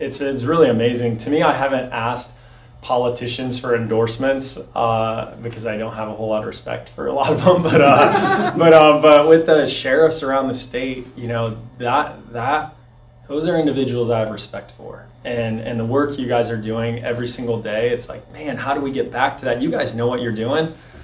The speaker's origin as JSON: {"language": "English", "town": "Petersburg", "region": "Illinois", "country": "United States", "tie": "born or raised there", "said": "Yeah, so I grew up in Petersburg, Illinois."}